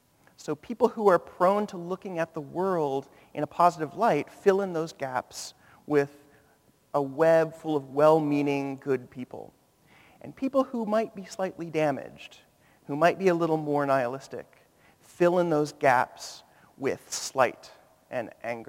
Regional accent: California, United States; Well, I'm from California. We say, dude, are you having a bad day?

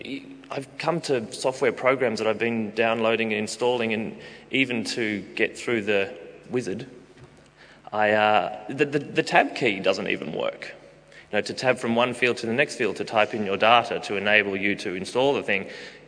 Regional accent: Australia; I'm from Australia, if you couldn't tell.

